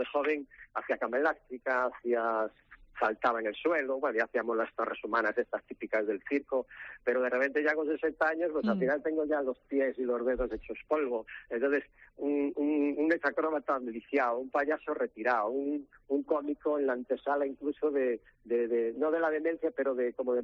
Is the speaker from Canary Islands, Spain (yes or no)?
no; Ourense, Galicia, Spain; si estoy en Ourense y vuelvo a mi casa y a mi tierra